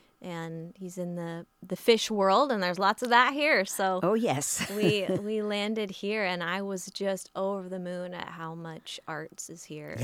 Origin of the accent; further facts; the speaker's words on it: Aurora, Oregon, United States; now in Astoria, United States; I'm from Aurora, Oregon